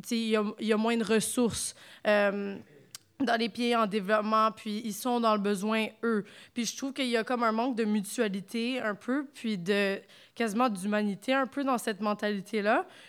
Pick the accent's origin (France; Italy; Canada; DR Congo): Canada; On est des Canadiens puis on veut faire X, Y, Z comme au Canada.